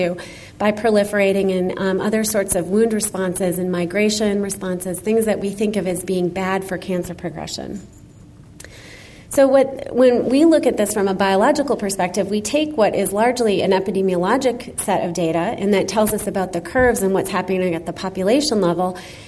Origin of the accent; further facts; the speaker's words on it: North Carolina, United States; And I also point out that I'm from North Carolina, which is not one of the blue states on that map.